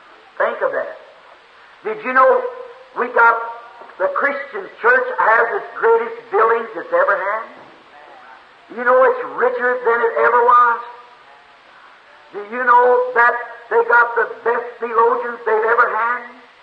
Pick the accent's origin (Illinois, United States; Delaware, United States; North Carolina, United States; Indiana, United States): Indiana, United States; Jeffersonville; I said, I'm from Jeffersonville, Indiana.